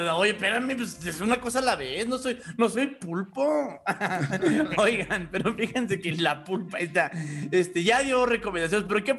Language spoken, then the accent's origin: Spanish; Mexico; Como mexicanos, todos estamos en el mismo barco